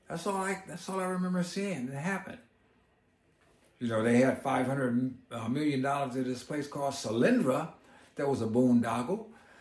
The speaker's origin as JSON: {"language": "English", "region": "California", "country": "United States", "said": "And then, of course, my home state of California, they did all kinds of stuff."}